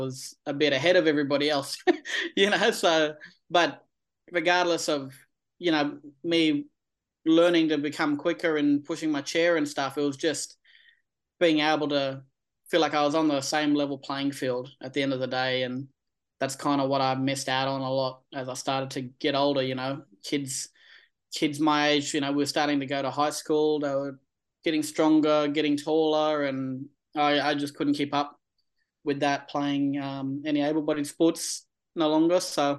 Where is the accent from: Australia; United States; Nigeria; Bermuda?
Australia; Darwin, Northern Territory; so I was born with my disability and, you know, I grew up here in Darwin playing a lot of different sports